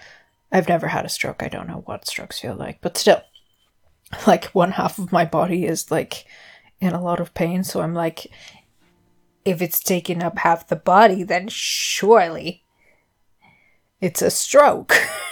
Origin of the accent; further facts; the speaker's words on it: Ireland; accent: Irish; And if you can't hear it, I'm Irish. And the accent comes and goes, as in the subtlety of it. I've been told that it's very mild